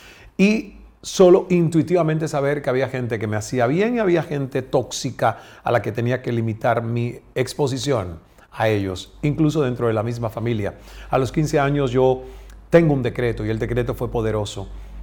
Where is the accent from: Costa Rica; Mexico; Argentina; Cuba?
Cuba; Yo no puedo mantener toda mi vida mi cerebro de cubano.